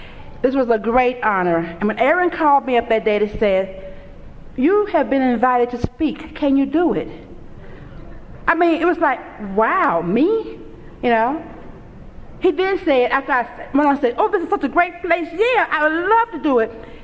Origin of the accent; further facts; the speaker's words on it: Memphis, Tennessee, United States; I grew up in Memphis, Tennessee, and I grew up in that part of the part of the country that was into segregation real heavy when I was growing up as a child.